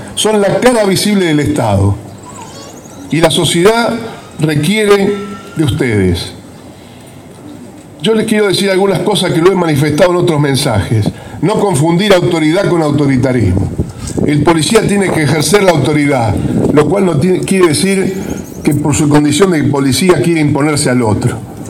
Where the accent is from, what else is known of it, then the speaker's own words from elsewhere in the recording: Argentina; todos somos conscientes, los argentinos, de la complejidad del mundo